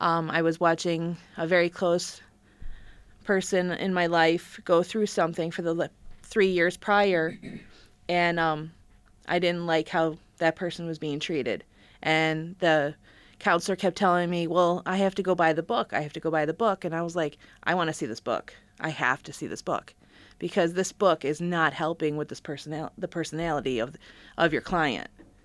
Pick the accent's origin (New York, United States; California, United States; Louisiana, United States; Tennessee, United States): New York, United States; Hamlin; also born or lived in Rochester; I started here in Rochester, and my mom decided that the area we lived in was a little dicey, so she moved us out to Hamlin. Was not impressed with that concept. My backyard was a cornfield.